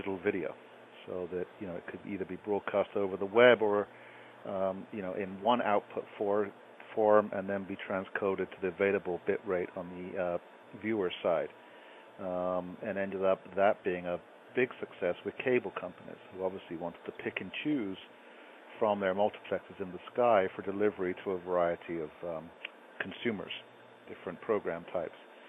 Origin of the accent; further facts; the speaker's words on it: England, United Kingdom; I think the sort of essence of it is I'm English. I grew up there.